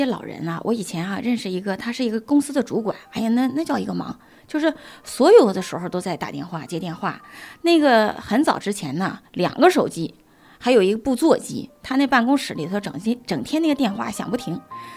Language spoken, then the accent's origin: Chinese; China; born there; 我说我是中国出生，